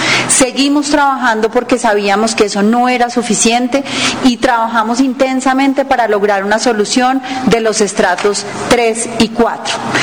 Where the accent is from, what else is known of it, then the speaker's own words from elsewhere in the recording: Colombia; para administrar este desafío que tenemos como colombianos